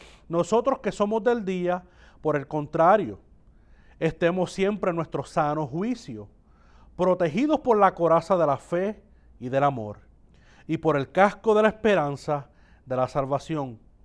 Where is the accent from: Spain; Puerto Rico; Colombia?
Puerto Rico; now in Cleveland, United States; Nosotros que estamos aquí, que somos de Puerto Rico